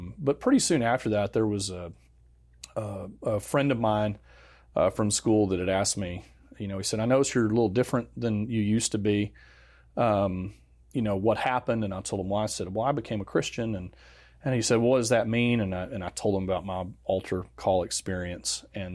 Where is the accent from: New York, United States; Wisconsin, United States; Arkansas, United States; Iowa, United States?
Arkansas, United States; Fayetteville; So I was born in Northwest Arkansas. I was born and raised in Fayetteville, and in fact, all of my family's still there.